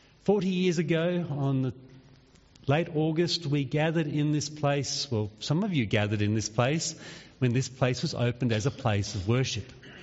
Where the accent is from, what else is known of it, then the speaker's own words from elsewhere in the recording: South Australia, Australia; I remember growing up in the Barossa Valley when … would come through Nirupa and he would put on a concert